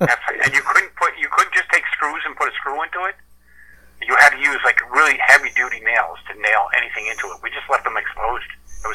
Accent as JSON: {"language": "English", "town": "Brewster", "region": "New York", "country": "United States", "tie": "born or raised there", "also_born_or_lived": "Carmel / Connecticut / Bronx / Manhattan", "said": "Well, I grew up in a little area called Brewster, New York. I moved from there to Carmel, from Carmel to Connecticut, from Connecticut down to Bronx, and then Manhattan, and then Brooklyn, and then back to Connecticut"}